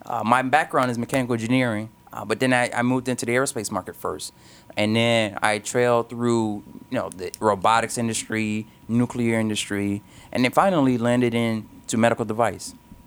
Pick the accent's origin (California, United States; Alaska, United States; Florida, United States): Florida, United States; Miami; So I'm originally from Miami, Florida.